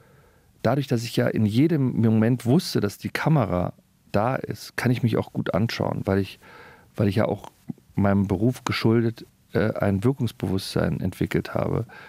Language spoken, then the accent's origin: German; Berlin, Germany; Berlin, ich bin ja Berliner, empfinde ich ganz anders.